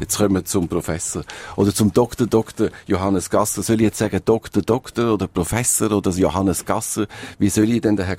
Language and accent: German; Switzerland